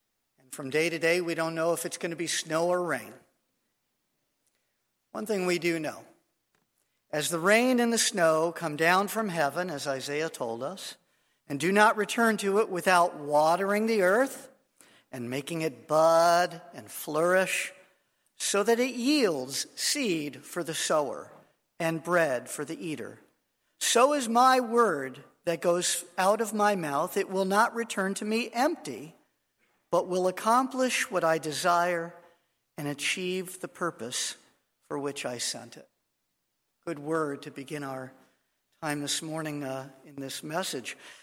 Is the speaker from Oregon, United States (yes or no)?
no; Los Angeles, California, United States; I'm a kid from Los Angeles. What do I know?